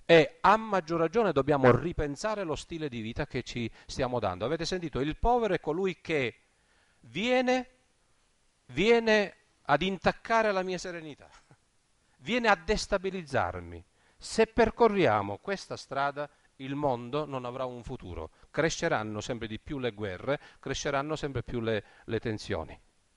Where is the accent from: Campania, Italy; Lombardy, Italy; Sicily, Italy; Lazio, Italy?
Sicily, Italy; Io vengo dal Ragusano e so che cosa significa affidare un pugno di chicchi di grano alla terra